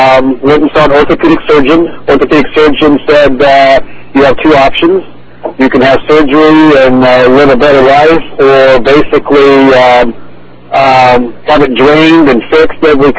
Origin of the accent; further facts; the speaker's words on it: Lancaster, California, United States; Well, I'm from the Yellow Valley, Lancaster, Palmdale area, about 8 miles north of Los Angeles.